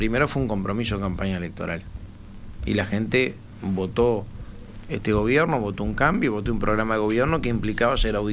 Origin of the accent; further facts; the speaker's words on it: Uruguay; a mí me llenó de orgullo como uruguayo